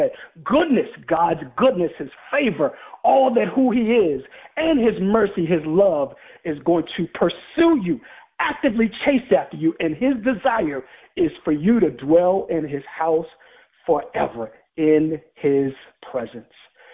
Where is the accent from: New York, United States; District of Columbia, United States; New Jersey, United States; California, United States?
District of Columbia, United States; Washington; When I was in grade school and growing up in Washington, D.C., I had some bullies who were pursuing me actively